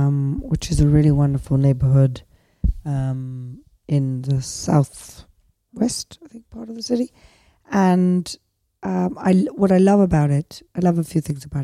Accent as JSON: {"language": "English", "country": "Gibraltar", "said": "I'm from Gibraltar."}